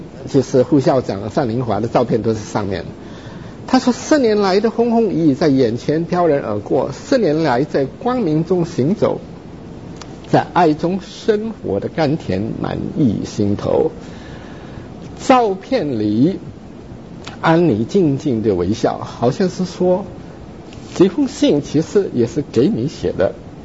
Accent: Indonesia; also born or lived in China; 我自己是在印度尼西亚长大的，我在中国出生，但是印尼长大的。

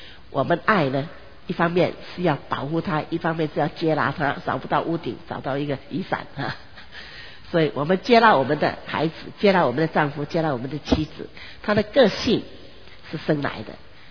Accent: Hong Kong; 我有六个兄弟，两个哥哥，四个弟弟。我们在香港长大，香港的地方小得不得了

